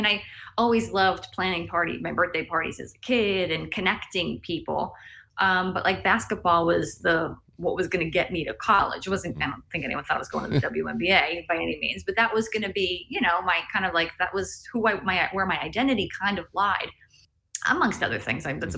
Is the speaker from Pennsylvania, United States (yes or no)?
yes; Pennsylvania, United States; East Coast, born and raised in Northeastern PA. Okay. So if you ever watch The Office, Scranton, I'm from a suburb of a suburb of Scranton.